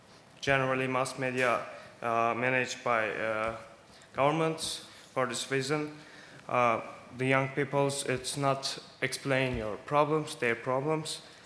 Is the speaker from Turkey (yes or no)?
yes; Turkey; English is a second language; Dear delegates … from Turkey.